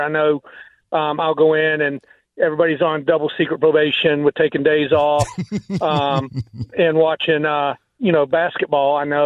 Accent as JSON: {"language": "English", "town": "North Augusta", "region": "South Carolina", "country": "United States", "said": "I'm from Aiken County. I'm from North Augusta."}